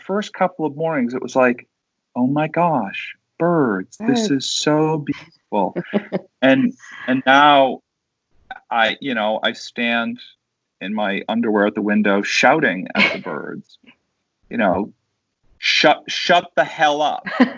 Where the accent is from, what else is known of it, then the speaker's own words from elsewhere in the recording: Boston, Massachusetts, United States; I'm from the Boston area. I have no idea why I said Boston area. I'm from Boston.